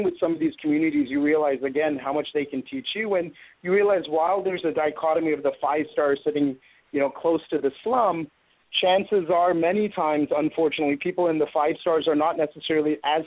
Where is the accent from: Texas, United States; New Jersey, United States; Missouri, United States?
Texas, United States; Sugar Land; you've never seen that kind of wealth or money in front of you ever in my life, at least growing up in Sugar Land, Texas.